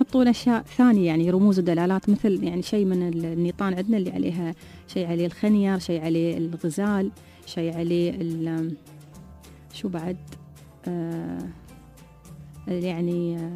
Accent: Abu Dhabi, United Arab Emirates; طبعا متحف اللوفر من المعالم الجميلة عندنا في أبوظبي

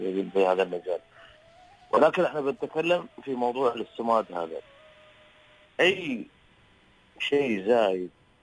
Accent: United Arab Emirates; now in Saudi Arabia; مثلا عندنا في الإمارات، هنا في السعودية

